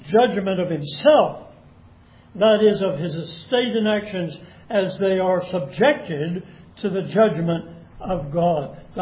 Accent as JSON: {"language": "English", "town": "Dallas", "region": "Texas", "country": "United States", "tie": "born or raised there", "said": "I was raised in Russ in East Dallas, a block down, and go left another half block was a grocery store."}